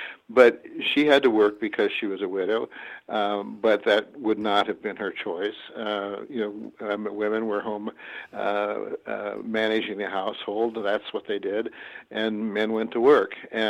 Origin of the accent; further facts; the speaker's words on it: Nebraska, United States; Well, I grew up in Nebraska. I was born in 1943. I'm 74 now. And I grew up in a very small town. It was very much a Northern European population.